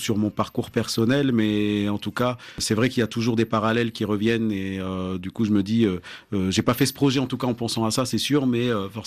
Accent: Blida, Blida Province, Algeria; also born or lived in Bab-el-Oued; now in France; je suis berbère. Ma mère voilà vient de Adrar, a grandi à Blida. Moi, je suis né à Bab-el-Oued et j'ai grandi à Blida aussi.

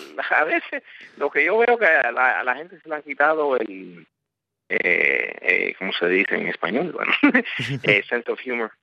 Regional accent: Cuba; now in United States; yo vengo a veces yo vengo de otra cultura, yo vengo de Cuba

